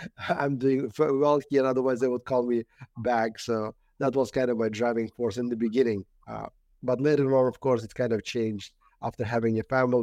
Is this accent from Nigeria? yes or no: no; Uzbekistan; English is a second language; now in United States; when I moved from Uzbekistan to US, I came with a dream and I couldn't go back with nothing.